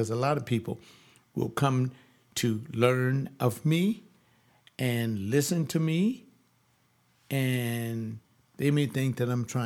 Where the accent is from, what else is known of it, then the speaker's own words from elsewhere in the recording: Los Angeles, California, United States; I'm in Los Angeles. I was born in the County General Hospital.